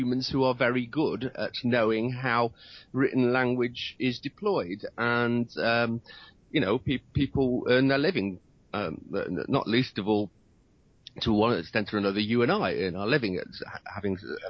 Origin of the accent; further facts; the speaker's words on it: Nottingham, East Midlands, United Kingdom; my hometown of Nottingham.